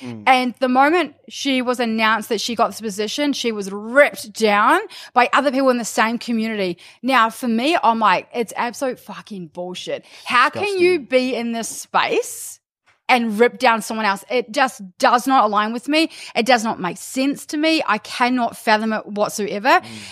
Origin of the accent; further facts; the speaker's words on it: New Zealand; moved away; Like, I'm from New Zealand. But I've been here since 2009, and I do not have any, like, relevance or association with New Zealand whatsoever.